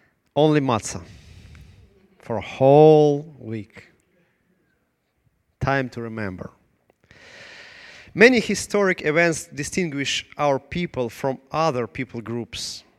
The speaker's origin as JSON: {"language": "English", "region": "South Ukraine", "country": "Ukraine", "second_language": "English", "said": "I am from South, you know. Actually, I'm from South of Ukraine."}